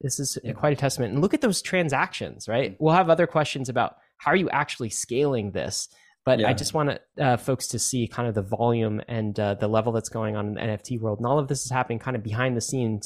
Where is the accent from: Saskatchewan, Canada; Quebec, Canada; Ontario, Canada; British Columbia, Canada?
Ontario, Canada; Toronto; So I grew up in Canada in the Toronto area.